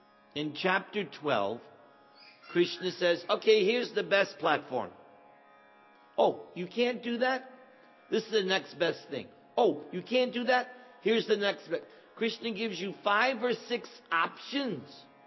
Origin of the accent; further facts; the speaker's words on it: New York, United States; I'm not Indian. I'm American. I'm from New York.